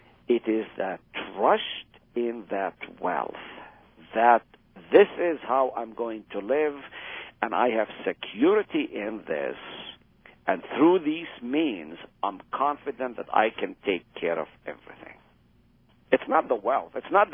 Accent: Israel; English is a second language; I grew up in Israel. I know my culture. I know the people of my people.

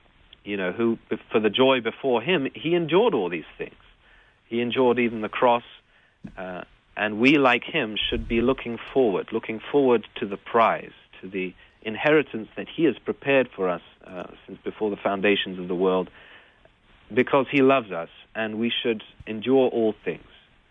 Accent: England, United Kingdom; now in Pittsburgh, United States; maybe you can tell I kind of grew up not in Pittsburgh, but in England. Maybe it's that my accent gives me away, like Peter's did.

